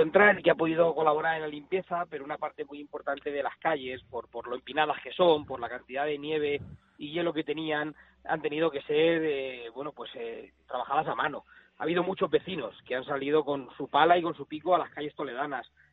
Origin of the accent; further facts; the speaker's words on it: Castilla-La Mancha, Spain; hay una pandemia muy importante en mi tierra, en Castilla-La Mancha.